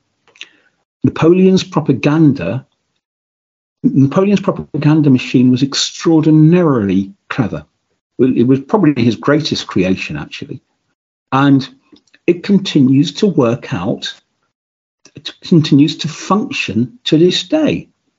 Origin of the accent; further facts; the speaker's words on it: United Kingdom; because I am British